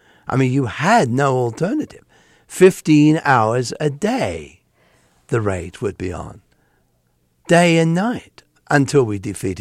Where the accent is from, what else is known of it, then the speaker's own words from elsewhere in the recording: London, United Kingdom; accent: Cockney; And I lost my Cockney accent. I was a Cockney when I was a little boy. I lost it because I heard the BBC announcers speaking much more perfect English than I was